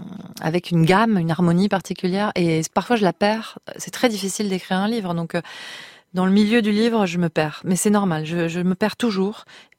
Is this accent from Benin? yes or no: no; Nouvelle-Aquitaine, France; Je suis basque et française et européenne, sans problème.